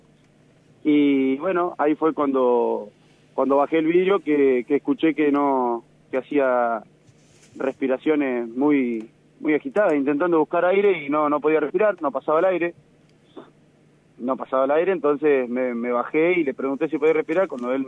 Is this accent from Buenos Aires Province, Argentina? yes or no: no; Embajador Martini, La Pampa, Argentina; yo iba a comprar a un local de acá de mi pueblo, acá en Embajador Martini